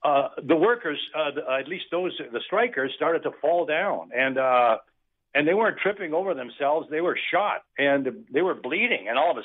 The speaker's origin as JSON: {"language": "English", "region": "Ontario", "country": "Canada", "tie": "born or raised there", "said": "I was working in a station in Northern Ontario, my hometown"}